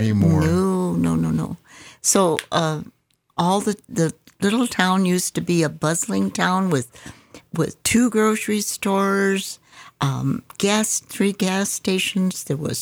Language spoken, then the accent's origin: English; Pekin, North Dakota, United States; A small town called Pekin, and it is southeast of Devil's Lake, about 56 miles.